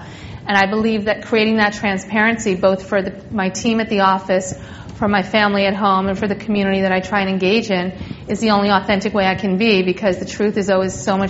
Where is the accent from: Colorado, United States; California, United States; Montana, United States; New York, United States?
New York, United States; I come from New York, so maybe there's more of that there.